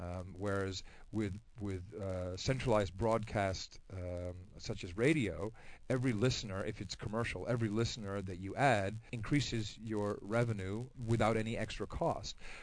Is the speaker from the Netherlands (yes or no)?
yes; Netherlands; where I grew up in the Netherlands